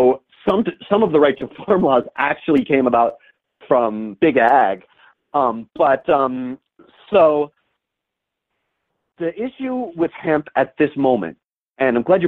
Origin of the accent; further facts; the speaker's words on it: New Mexico, United States; It looks like my home state here, the land of enchantment in New Mexico, is coming online with hemp at last.